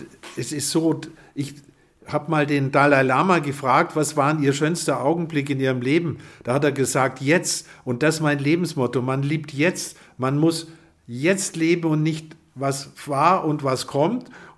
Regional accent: Lake Constance, Germany; Nein, ich glaube, das ist meine Heimat.

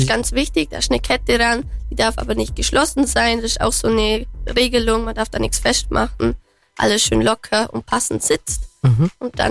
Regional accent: Bavaria, Germany; Genau, Schumper ist im Dialekt bei uns im Allgäu, sagt man Schumper zum Rind.

